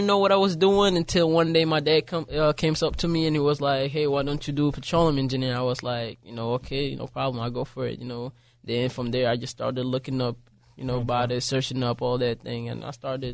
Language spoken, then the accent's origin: English; Libya; now in United States; My parents are usually from Sudan, but okay. I was born and raised in Libya.